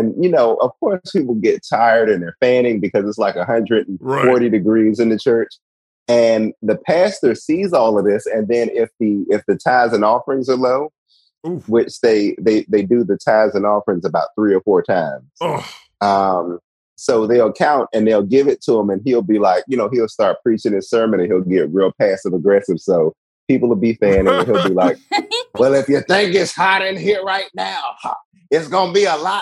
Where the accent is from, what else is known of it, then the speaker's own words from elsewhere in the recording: Washington, District of Columbia, United States; I am from Washington, D.C. originally. Shout out to the original Chocolate City.